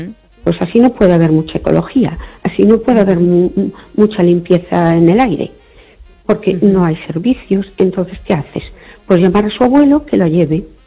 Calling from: Perlío, Galicia, Spain; de Perlío, perdona.

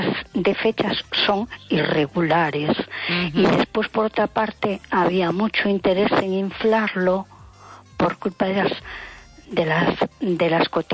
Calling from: A Coruña, Galicia, Spain; de Coruña.

